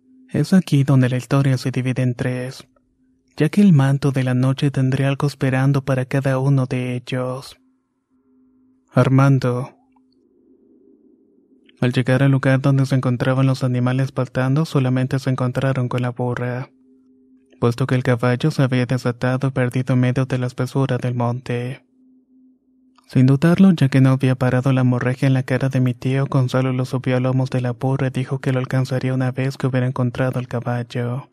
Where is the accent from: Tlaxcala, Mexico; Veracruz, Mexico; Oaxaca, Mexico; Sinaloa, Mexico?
Tlaxcala, Mexico; San Felipe Hidalgo; Soy originario de San Felipe Hidalgo, un pequeño pueblo que no rebasa los 1200 habitantes. Esta es una localidad en Anacamilpan, Tlaxcala. Es en este lugar donde he vivido casi toda mi vida, a excepción de los años de la universidad.